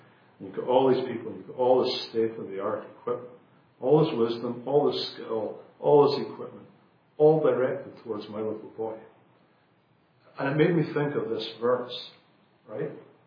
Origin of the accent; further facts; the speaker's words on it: Scotland, United Kingdom; I'm from Scotland, she's Dutch